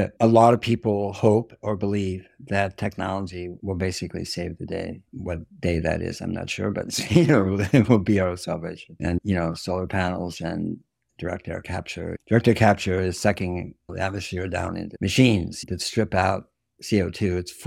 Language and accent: English; California, United States; I'm a Californian. I don't like the word fight, but yes, we fought. I was a firefighter. And in the Sierras when I was a lad.